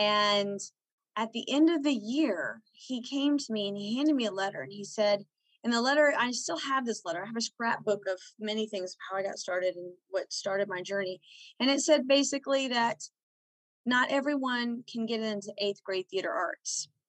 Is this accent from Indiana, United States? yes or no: no; Austin, Texas, United States; now in Gonzales, United States; I'm from Austin originally, and, you know, now in Gonzales now for a long time.